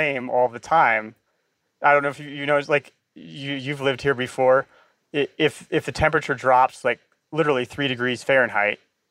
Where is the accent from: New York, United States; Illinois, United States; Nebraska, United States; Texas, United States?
Nebraska, United States; It's like, I grew up in Nebraska, man. You have no idea.